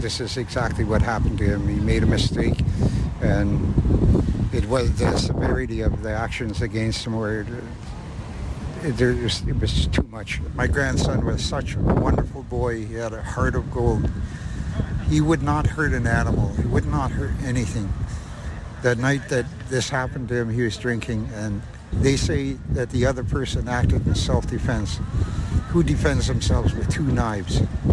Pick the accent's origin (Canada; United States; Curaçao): Canada; British Columbia; I'm originally from the Nass River.